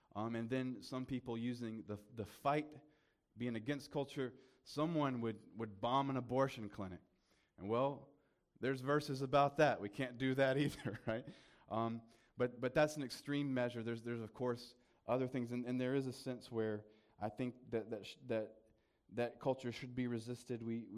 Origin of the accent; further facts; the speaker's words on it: South Carolina, United States; accent: country; You guys know that I'm from the country. I'm from South Carolina, and some of you know that I've been there for about a week, so it'll take me another week to kind of shake my country accent.